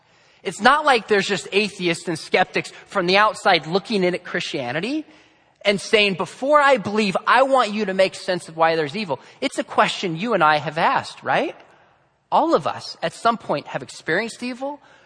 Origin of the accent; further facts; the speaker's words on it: Julian, California, United States; We grew up, I think I mentioned this last time, we grew up in Julian.